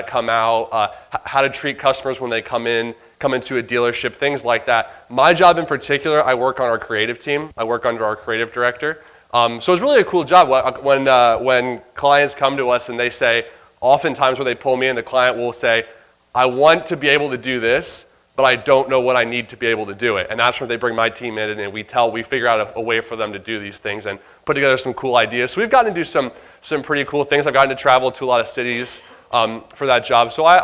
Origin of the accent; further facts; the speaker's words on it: Florida, United States; moved away as an adult; So I moved to the Great White North about two and a half years ago. But I grew up down in Florida.